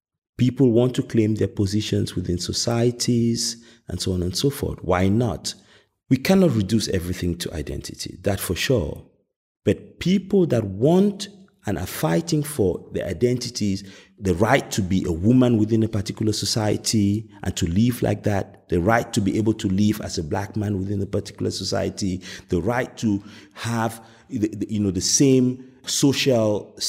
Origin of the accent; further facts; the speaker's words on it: Cameroon; You know, I grew up in Cameroon.